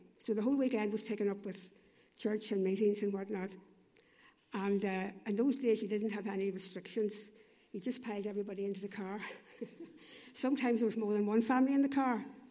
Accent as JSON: {"language": "English", "town": "Rosslea", "region": "Northern Ireland", "country": "United Kingdom", "tie": "born or raised there", "said": "I was brought up in County Fermanagh, just outside a little village called Rosslea, and I had five sisters and two brothers, and we lived on a farm. We had a farm, and we're Church of Ireland"}